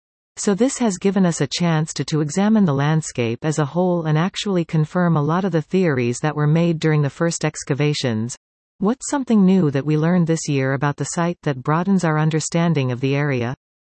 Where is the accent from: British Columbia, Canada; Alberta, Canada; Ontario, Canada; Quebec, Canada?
British Columbia, Canada; Dawson Creek; I was born and raised in Dawson Creek, very close to here